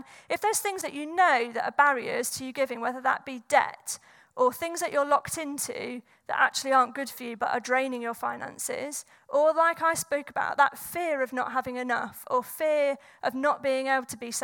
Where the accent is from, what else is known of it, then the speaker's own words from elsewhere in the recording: Scotland, United Kingdom; I'm Scottish, but can be very careful. I think I can say that because I'm Scottish.